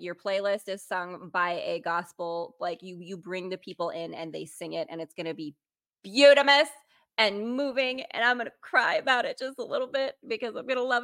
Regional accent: South Dakota, United States; I'm from South Dakota where we say Pierre instead of Pierre. So we don't say anything correctly in the Midwest

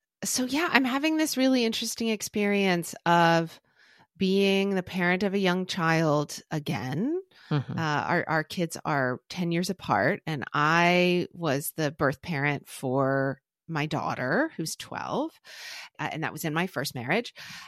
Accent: Oklahoma, United States; I grew up in Oklahoma, which is I don't know if you ever watched like Friday Night Lights.

